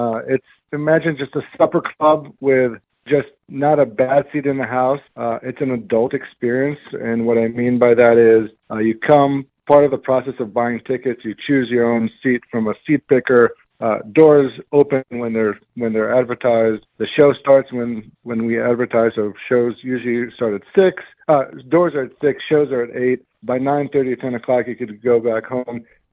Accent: Israel; moved away as an adult; also born or lived in United States; So, I'm born and raised in Israel. I followed my dream to play baseball in the United States.

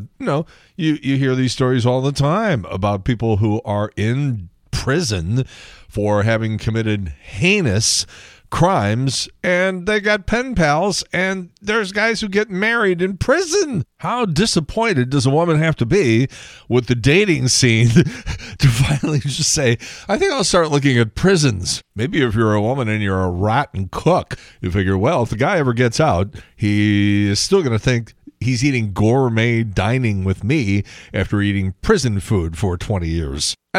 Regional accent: Chicago, Illinois, United States; now in St. Louis, United States; I'm from Chicago originally, but I was working in Buffalo back in the early 80s.

